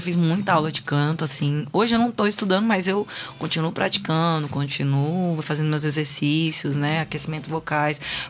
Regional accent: Pastos Bons, Maranhão, Brazil; Não, eu sou do interior do Maranhão. Eu sou da cidade chamada Pastos Bons.

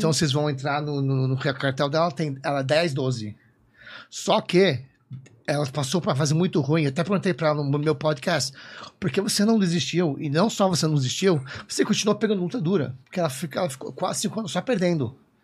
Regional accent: United States; Portuguese is a second language; mas eu sou americano

